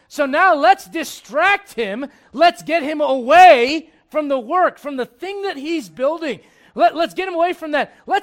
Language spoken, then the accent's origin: English; United States; I'm thankful that I'm an American, but I got to get you to understand this.